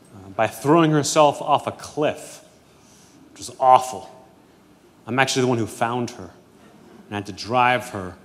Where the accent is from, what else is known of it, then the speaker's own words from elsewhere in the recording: Pittsburgh, Pennsylvania, United States; So I went home to visit. I'm from Pittsburgh originally.